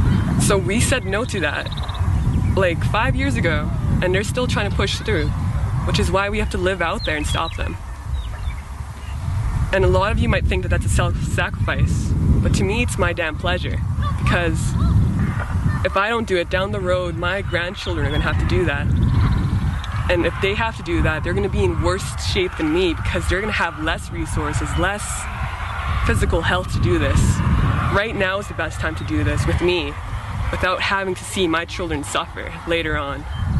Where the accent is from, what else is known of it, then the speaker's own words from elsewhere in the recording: British Columbia, Canada; I'm from the Wet'suwet'en Nation of Northern BC, of so-called Canada. So, I come from this camp called the Unistoten Camp, and I lived there last year.